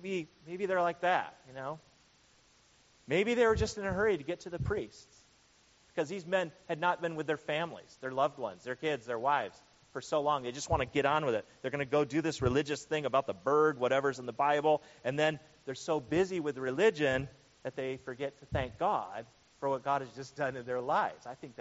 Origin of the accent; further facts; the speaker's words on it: United States; these people are more grateful than I am as an American who has more than I need.